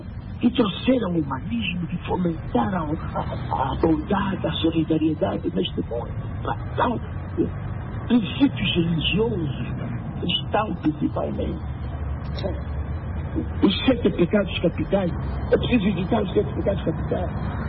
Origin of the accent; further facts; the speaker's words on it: Angola; Nós somos angolanos, conhecemos que as coisas se passaram aqui no passado e agora.